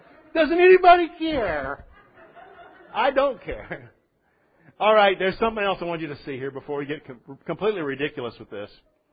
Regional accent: Texas, United States; born or raised there

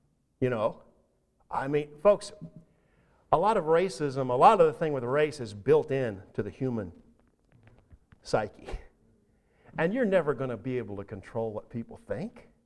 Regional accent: Texas, United States; Yeah, I feel persecuted because I'm from Texas and I'm up here. And I have a funny accent and, you know, when are people going to finally understand me?

